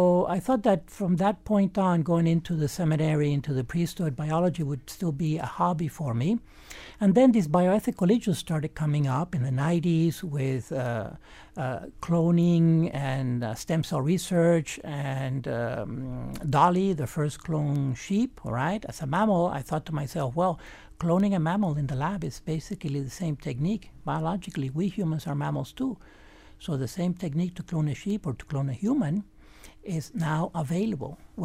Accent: Havana, Cuba; born or raised there

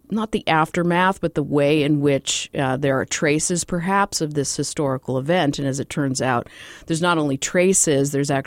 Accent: Arizona, United States; born there; Well, I was born in Arizona, actually.

